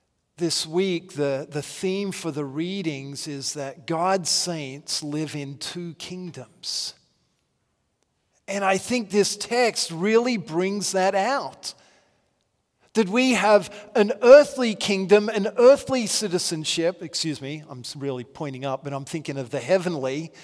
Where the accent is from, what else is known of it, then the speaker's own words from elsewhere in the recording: Australia; now in United States; If you were to ask me, who am I? I'm an Australian.